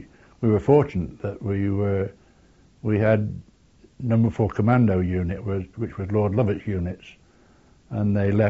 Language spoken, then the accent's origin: English; Winchester, South East England, United Kingdom; Yes, I was born in Winchester and went to school in Winchester